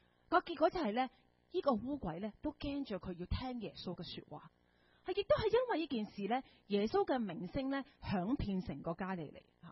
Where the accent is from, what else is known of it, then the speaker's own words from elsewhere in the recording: Hong Kong; 我哋作為一個香港人好似有時難啲去理解